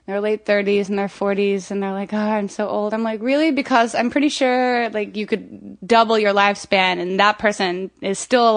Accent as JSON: {"language": "English", "region": "Florida", "country": "United States", "tie": "born or raised there", "also_born_or_lived": "Montana", "said": "I'm from Florida."}